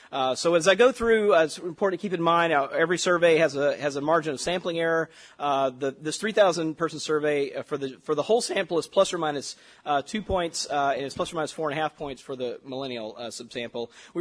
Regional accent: Mississippi, United States; I'm from Mississippi, right, where we're not known for speaking quickly

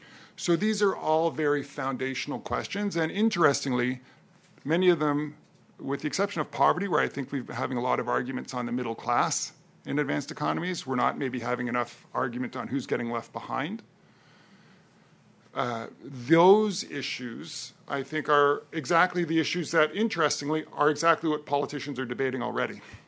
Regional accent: Canada; I'm Canadian, so I have a lot of Canadian reference points in my head every day

